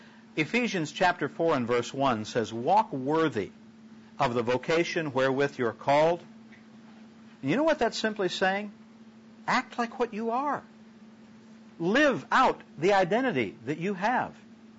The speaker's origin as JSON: {"language": "English", "town": "Chicago", "region": "Illinois", "country": "United States", "tie": "born or raised there", "said": "You know, I grew up in the Chicago area with Al Capone and all that kind of thing, and about one block from the Chicago city limits."}